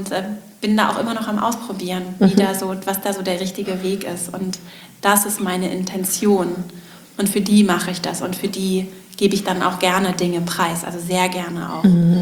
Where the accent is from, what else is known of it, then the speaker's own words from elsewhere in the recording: Schleswig-Holstein, Germany; ich komme nicht aus der Großstadt, sondern ich habe auch in Schleswig-Holstein eher ländlich bin ich aufgewachsen und habe da auch noch einige Freunde